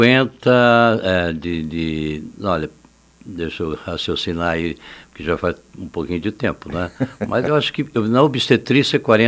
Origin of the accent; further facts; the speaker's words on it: Porto Alegre, Rio Grande do Sul, Brazil; now in Timbó, Brazil; Olha, eu vim de Porto Alegre.